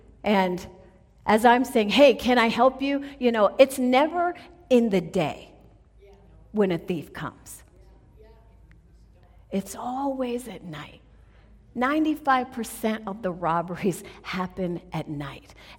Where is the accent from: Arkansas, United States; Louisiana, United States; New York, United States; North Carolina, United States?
New York, United States; Now, a lot of you guys know I grew up in New York, so I got a little hood in me, okay?